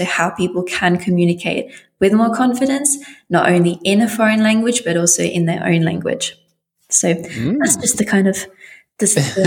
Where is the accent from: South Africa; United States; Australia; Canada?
Australia; also born or lived in Latvia; I was born in Latvia and I grew up in Australia.